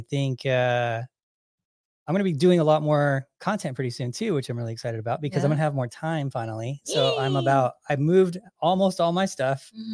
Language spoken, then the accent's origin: English; California, United States; the beach thing is, like, whatever to me, because I grew up in California, but the people in Hawaii is what I love.